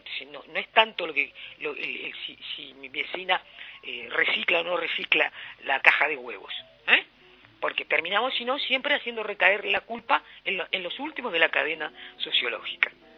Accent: Montevideo, Uruguay; born there; yo nací en Montevideo por casualidad.

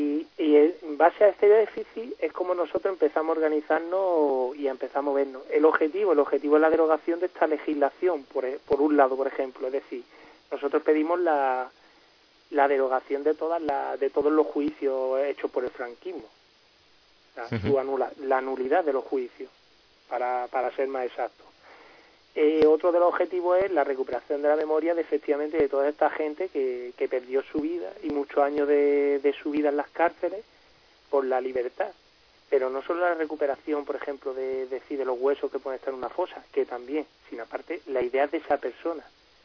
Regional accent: Jaén, Andalusia, Spain; yo es que soy de Jaén. Entonces, cuando ya por cuestiones de trabajo, otra vez y tal, me volví a trasladar a mi tierra, Jaén

